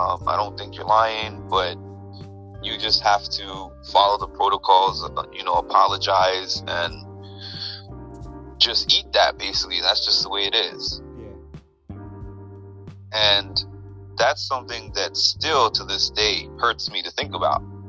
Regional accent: Canada; I grew up in Canada.

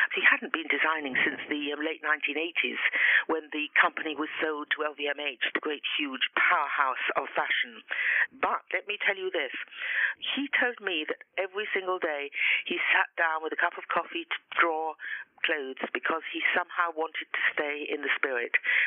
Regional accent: England, United Kingdom; I mean, I rather, being English, rather love the English way of putting on lots of things, of mixing checks and flowers

